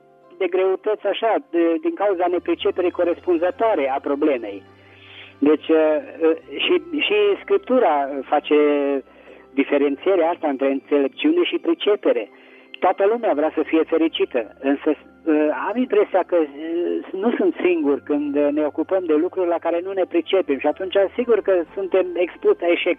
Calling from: Petroșani, Hunedoara County, Romania; din Petroșani.

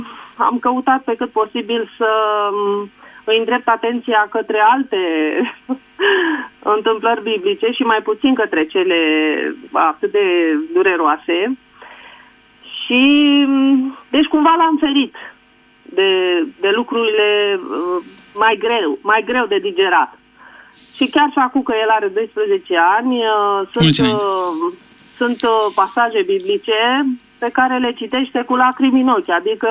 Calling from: Întorsura Buzăului, Covasna County, Romania; sunt din Întorsura Buzăului, județul Covasna.

